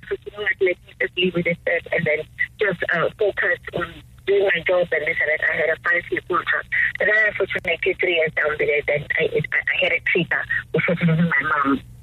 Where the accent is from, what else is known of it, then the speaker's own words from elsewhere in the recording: South Africa; I'm a South African, and I was recruited by an international organization.